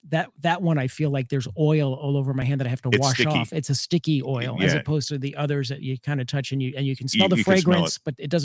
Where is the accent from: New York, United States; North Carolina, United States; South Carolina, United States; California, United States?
New York, United States; Where I grew up in New York, we had some pine barrens like that, and there were wild blueberries growing around it.